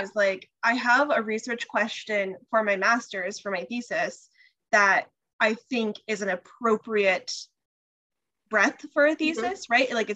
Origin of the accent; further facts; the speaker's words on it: California, United States; literally everybody is going to know I'm from California.